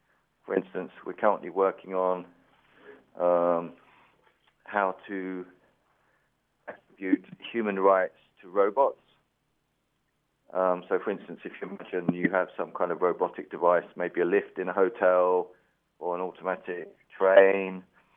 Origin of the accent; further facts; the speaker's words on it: England, United Kingdom; I'm a British artist.